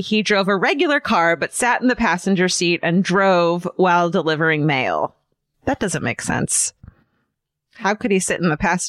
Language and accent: English; Bloomdale, Ohio, United States; The year was 1996 in my hometown of Bloomdale, Ohio, population less than 600. I was 6 years old